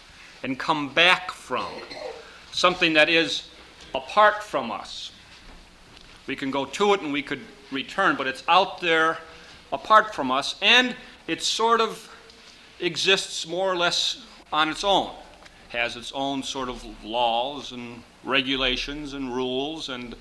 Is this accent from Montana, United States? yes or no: yes; Missoula, Montana, United States; I'm from Missoula, Montana.